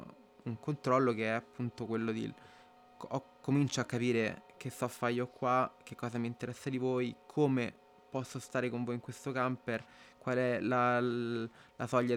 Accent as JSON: {"language": "Italian", "town": "Rome", "region": "Lazio", "country": "Italy", "tie": "born there", "said": "ho 29 anni e sono nato a Roma."}